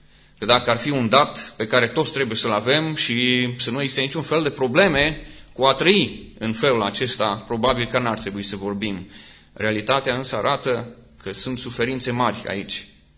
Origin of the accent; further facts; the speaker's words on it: Romania; Uneori, ca român, mai punem vulpea